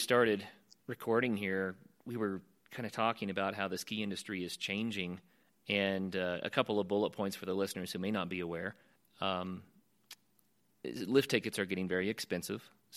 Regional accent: Oklahoma, United States; But I grew up in Oklahoma, and I was used to seeing rivers like the Arkansas as it goes through Oklahoma

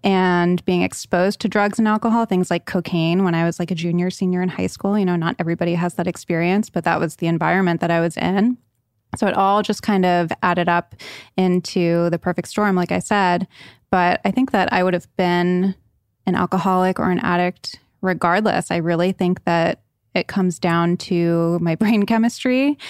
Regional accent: Rhode Island, United States; but I grew up in Rhode Island, really had everything, had a lot of opportunities and had a lot going on.

